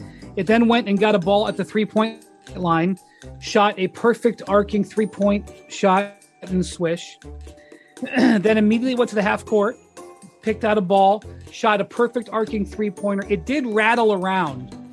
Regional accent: United States; I'm sorry to say this as an American.

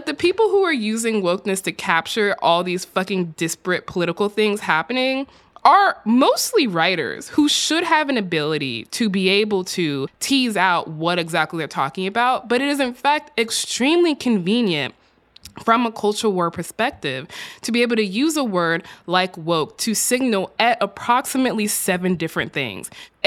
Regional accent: Texas, United States; In my home state of Texas

